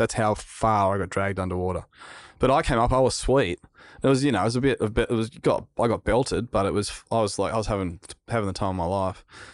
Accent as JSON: {"language": "English", "town": "Narrabeen", "region": "New South Wales", "country": "Australia", "tie": "born or raised there", "said": "Yeah, like I grew up in Narrabeen. Damien Hardman was in my street. He was a world champion surfer."}